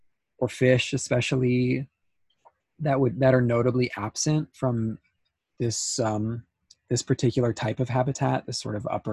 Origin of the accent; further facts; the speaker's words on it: California, United States; but I'm a Californian, and I'm up from Northern California, so I'm not afraid of cold water.